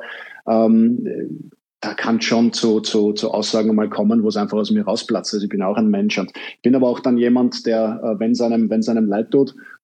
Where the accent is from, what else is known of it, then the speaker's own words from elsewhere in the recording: Vienna, Austria; ich als Wiener